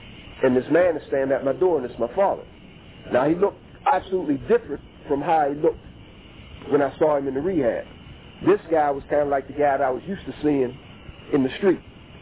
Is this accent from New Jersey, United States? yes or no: no; Pittsburgh, Pennsylvania, United States; So I come from, born and raised in the Hill District of Pittsburgh. Single mom.